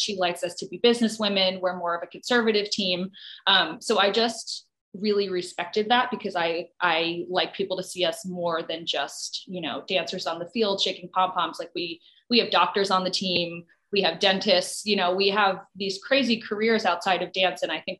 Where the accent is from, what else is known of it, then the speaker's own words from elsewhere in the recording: New Jersey, United States; moved away as an adult; I grew up in New Jersey. You know, my friends live in Philly. I went to Penn State. I worked in Boston. So I've really done the Northeast